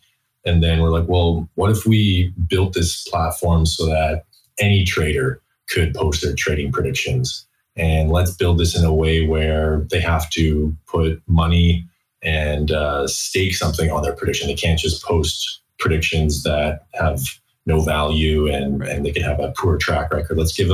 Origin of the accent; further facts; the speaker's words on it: Canada; also born or lived in New York, United States / London, United Kingdom; Myself, I'm from Canada and born and raised, and did some schooling in the US, lived in New York, lived over in London for a couple of years.